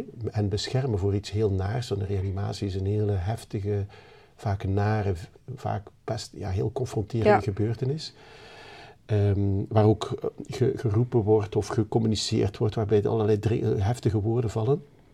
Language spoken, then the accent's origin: Dutch; Ghent, Flanders, Belgium; moved away as an adult; now in Netherlands; Ik kom uit Gent in België. Daar ben ik 54 jaar geleden geboren. Heb in Gent ook mijn opleiding geneeskunde en kindergeneeskunde gedaan. En ben in 1998 naar Nederland gekomen